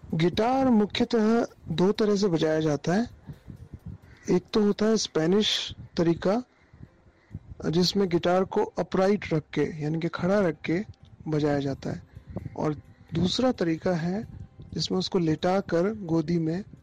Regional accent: Jodhpur, Rajasthan, India; now in Pune, India; इस सफर की शुरुआत तो राजस्थान में जोधपुर शहर जहाँ मैं पला बड़ा वहीं से हो गई थी, पहले से ही बचपन से ही। और फिर 98 में जब मैं पूना आया तो यहाँ भी वो सफ़र जारी रहा।

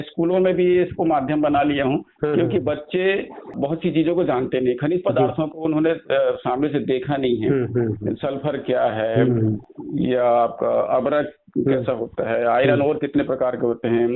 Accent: Madhya Pradesh, India; born there

